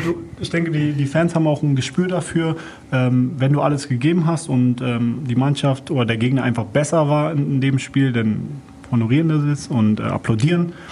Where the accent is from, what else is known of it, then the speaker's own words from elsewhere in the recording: Berlin, Germany; als Berliner bist du meistens so in deinem Bezirk gefangen.